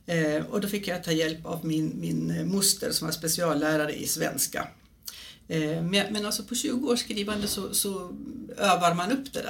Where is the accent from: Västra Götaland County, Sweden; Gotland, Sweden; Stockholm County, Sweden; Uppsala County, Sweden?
Gotland, Sweden; jag är född och uppvuxen på Gotland. Så jag har sett ön med ett barns ögon